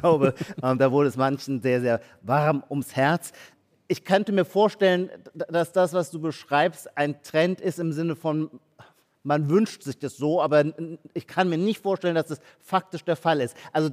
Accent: Baden-Württemberg, Germany; Ich komme auch aus Baden-Württemberg, da gibt es die Streuobstwiese

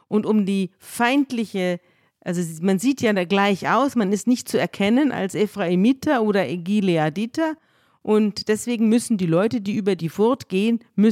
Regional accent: Bavaria, Germany; Als Bayern

